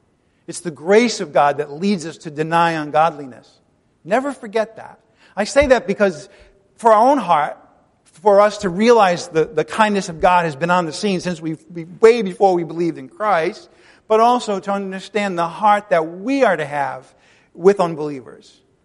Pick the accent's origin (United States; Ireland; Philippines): Ireland; Not for me, man. I'm Irish. I have a disadvantage.